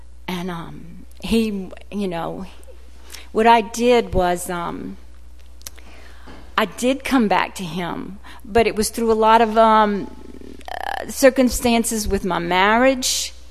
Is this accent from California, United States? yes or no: no; Morgan City, Louisiana, United States; I was born and raised in Morgan City, Louisiana. That's where I'm from.